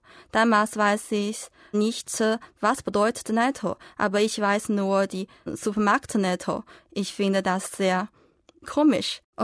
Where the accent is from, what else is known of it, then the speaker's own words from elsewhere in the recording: Shanghai, China; German is a second language; ich komme aus Shanghai, China. Ich bin im Jahr 1992 geboren und ich bin jetzt Studentin